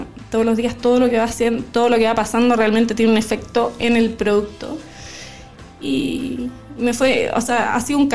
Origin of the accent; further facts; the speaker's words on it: Temuco, Araucanía, Chile; yo soy de Temuco, que en ese tiempo no era como un lugar de donde había cultivo o producción de uva